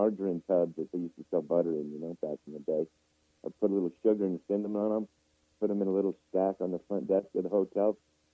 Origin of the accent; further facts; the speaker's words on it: Arizona, United States; also born or lived in Milwaukee, Wisconsin / Marquette, Michigan; I was born in Milwaukee. As a young child, I moved up to Michigan with my parents and lived in a little town called Marquette on the shores of Lake Superior. Wonderful little community. And then went out to Arizona when I was six.